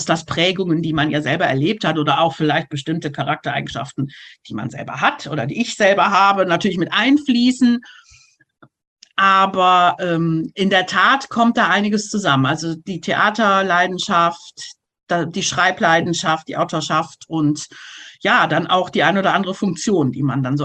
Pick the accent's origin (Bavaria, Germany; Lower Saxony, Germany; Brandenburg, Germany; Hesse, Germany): Lower Saxony, Germany; Isernhagen; also hier Gemeinde Isernhagen, wo ich herkomme, wo ich lebe